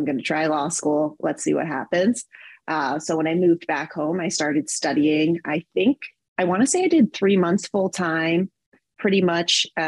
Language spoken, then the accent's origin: English; Memphis, Tennessee, United States; born or raised there